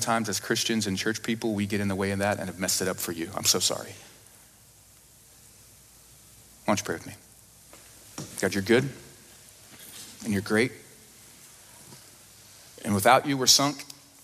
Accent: Oklahoma, United States; also born or lived in Kentucky; And like I grew up in Oklahoma and lived in Kentucky for a while, so I just say, y'all need Jesus.

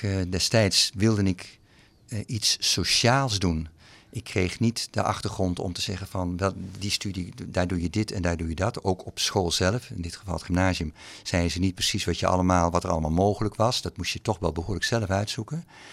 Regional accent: Geldermalsen, Gelderland, Netherlands; also born or lived in Amsterdam; now in Boxmeer, Netherlands; Maar ik ben opgegroeid in de Betuwe, Geldermalsen, middelbare school in Tiel. En van daaruit ben ik gaan studeren in Amsterdam. En door mijn vrouw zijn we uiteindelijk in Boxmeer terechtgekomen.

